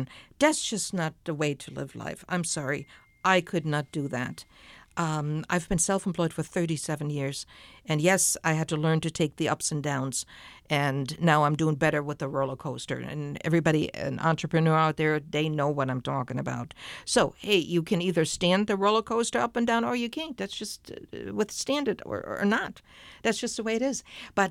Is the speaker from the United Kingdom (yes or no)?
no; Fulda, Hesse, Germany; And I went back to my hometown Fulda